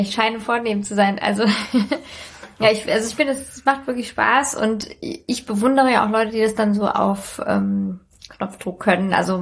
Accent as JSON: {"language": "German", "town": "Frankfurt", "region": "Hesse", "country": "Germany", "said": "Ich bin ja aus Frankfurt und Umgebung und ich habe also auch mal in Rödelheim gewohnt"}